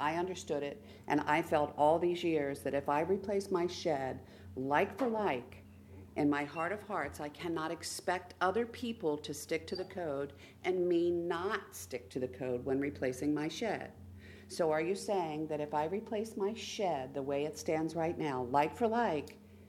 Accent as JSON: {"language": "English", "town": "Bay City", "region": "Michigan", "country": "United States", "said": "from Bay City."}